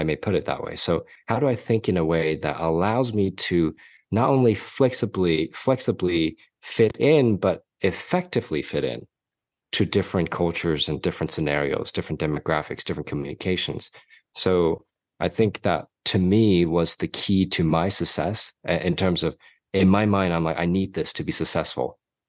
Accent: Hong Kong; I came from Hong Kong originally.

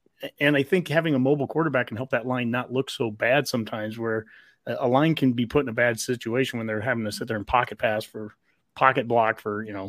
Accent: Columbus, Nebraska, United States; I'm from Columbus, so the casino is opening up there next month

